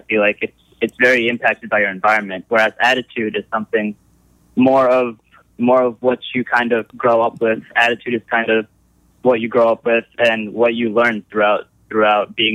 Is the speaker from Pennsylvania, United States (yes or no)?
yes; Lewistown, Pennsylvania, United States; Okay. So I grew up in Lewistown, Pennsylvania.